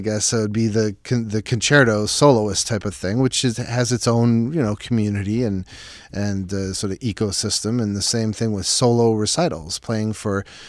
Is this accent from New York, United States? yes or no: yes; Buffalo, New York, United States; I've played that since I was a teenager growing up in Buffalo.